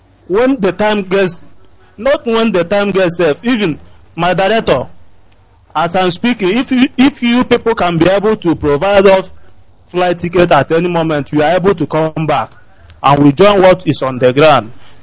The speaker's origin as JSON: {"language": "English", "town": "Umuigboke", "region": "Ebonyi", "country": "Nigeria", "lives_now": "Dakar, Senegal", "said": "I'm calling from Dakar, Senegal. I hail from Umuigboke, Ugulangu, in Ohoza, local government of Ebonyi State."}